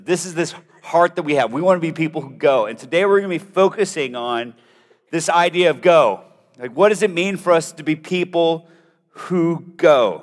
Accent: Bogota, Bogotá, Colombia; So I grew up in Bogota, Colombia. My parents were missionaries, but for me, that was just the culture I grew up in. So I grew up speaking English and Spanish

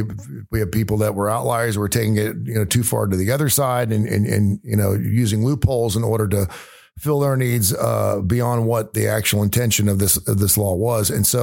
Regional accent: Cincinnati, Ohio, United States; I love it here because I'm from Cincinnati, and it is racist up there.

